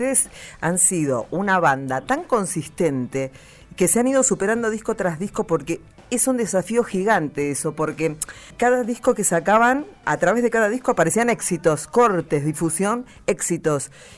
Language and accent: Spanish; Mendoza, Argentina; para nosotros como mendocinos es un orgullo tener una banda como … que nos representan a nivel mundial.